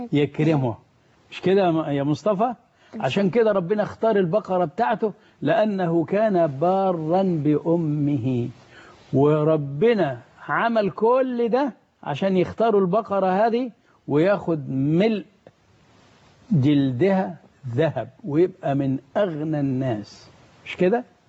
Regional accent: Egypt

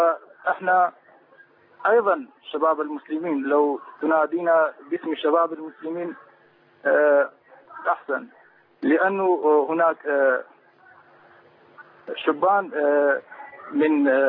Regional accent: Erbil, Kurdistan Region, Iraq; طبعا أنا من كردستان العراق، من

